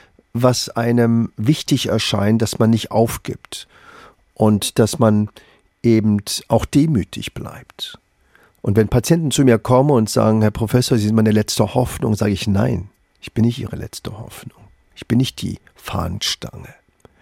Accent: Berlin, Germany; Ich komme aus dem Wedding und das habe ich nie vergessen und fühle mich deswegen auch so wohl.

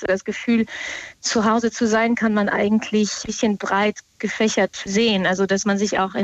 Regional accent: France; Ich komme aus Frankreich, mein Vater war aus den USA, deswegen bin ich bilingual aufgewachsen.

